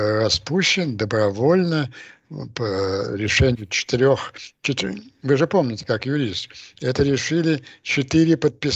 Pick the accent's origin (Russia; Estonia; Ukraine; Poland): Ukraine; Вот я как украинец